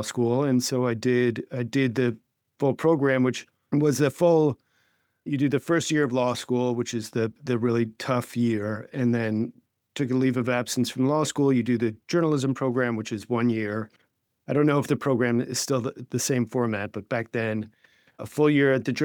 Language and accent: English; New York City, New York, United States; So I am from New York City. I grew up here, never really left apart from short periods.